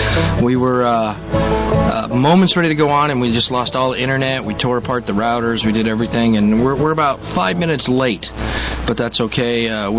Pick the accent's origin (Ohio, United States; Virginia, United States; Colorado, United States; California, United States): Colorado, United States; moved away; some of the mountains here are taller than the mountains I grew up with in Colorado